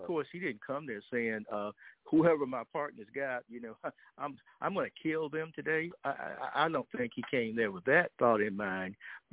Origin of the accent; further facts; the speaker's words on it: Georgia, United States; what happened in Georgia, in my home state